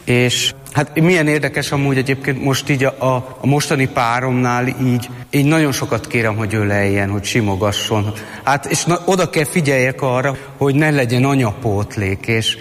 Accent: Budapest, Hungary; Én Kőbányán nőttem fel, a Pongrácz telepen. Egy 5 gyermekes cigány családnak a legidősebb tagja vagyok.

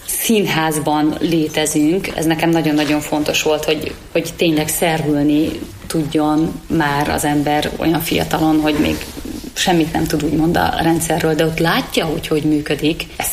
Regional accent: Szeghalom, Békés, Hungary; a magyar tanárok ott Szeghalmon, ahol én születtem

